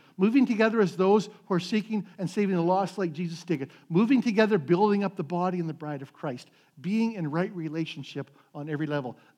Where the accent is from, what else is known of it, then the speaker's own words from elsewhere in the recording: Flin Flon, Manitoba, Canada; I was working back in my hometown of Flin Flon, working in the smelter.